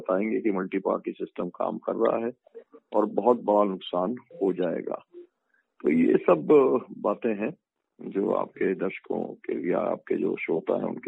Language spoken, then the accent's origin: Hindi; Parmandal, Madhya Pradesh, India; मेरे यहाँ पर परमंडल जो मेरा गांव है वहाँ पे 1200 महिलाएं हैं